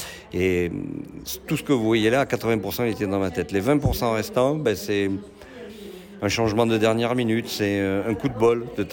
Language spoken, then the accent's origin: French; Sarlat, Nouvelle-Aquitaine, France; moi je suis de Sarlat. Et puis tout le monde me connaît à Sarlat.